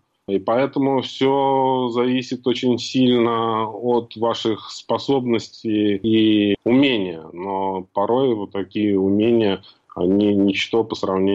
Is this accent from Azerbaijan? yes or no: yes; Absheron, Azerbaijan; born or raised there